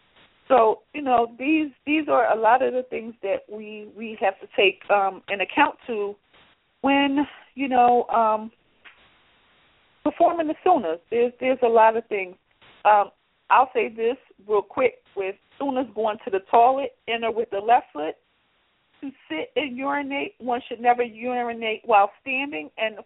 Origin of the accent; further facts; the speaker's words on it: Philadelphia, Pennsylvania, United States; Now, when I was younger, growing up in Philadelphia, we had something called the fish man and the vegetable man.